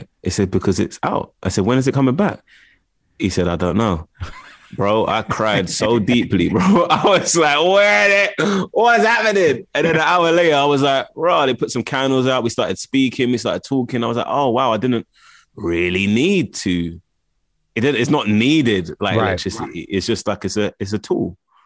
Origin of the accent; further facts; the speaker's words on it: London, United Kingdom; I grew up in Camden Town, Camden.